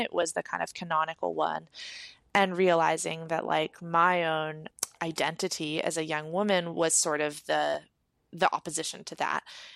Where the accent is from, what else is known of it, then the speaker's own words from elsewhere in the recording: Oregon, United States; the story of America and the story of Oregon, to name my home state, cannot be actually told without talking about wolves.